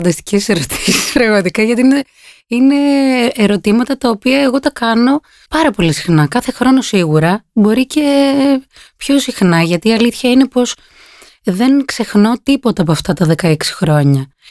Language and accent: Greek; Pyrgos, Western Greece, Greece; moved away as an adult; now in Athens, Greece; Νομίζω όταν έφυγα από τον Πύργο, επειδή μεγάλωσα μέχρι τα 18 εκεί, όταν έφυγα ήταν πάρα πολύ περίεργα, πάρα πολύ διαφορετικά. Ήρθα στην Αθήνα